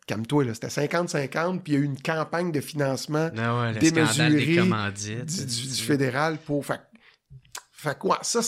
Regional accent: Quebec, Canada; Moi, je suis pas un anglophone, mais je suis un petit Québécois francophone

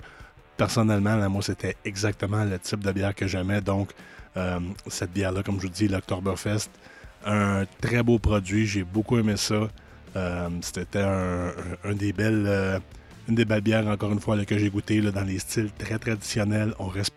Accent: Cowansville, Quebec, Canada; Moi, comme vous savez, je viens de Cowansville, là, dans les cantons de l'Est. Donc, la ville de Granby était la grande ville là, à laquelle on allait.

